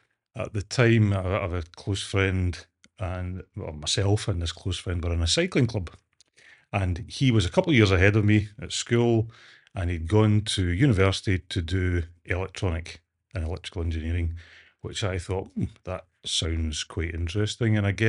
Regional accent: Scotland, United Kingdom; as by my accent, I'm from a different system north of the border in Scotland.

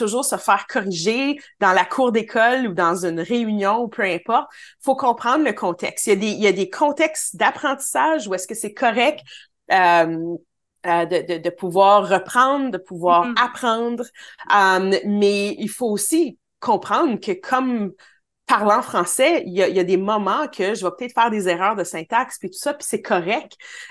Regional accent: Ontario, Canada; moi, je suis franco-ontarienne

